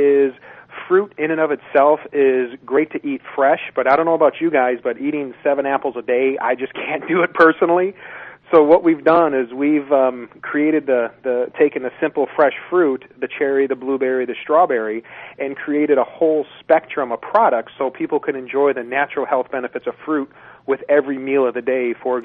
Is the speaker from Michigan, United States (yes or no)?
yes; Michigan, United States; Yes, we're from I'm from Michigan